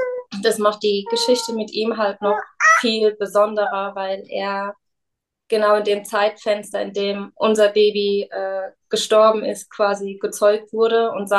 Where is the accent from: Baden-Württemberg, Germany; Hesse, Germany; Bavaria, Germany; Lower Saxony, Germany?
Hesse, Germany; Ich komme aus der Nähe von Darmstadt.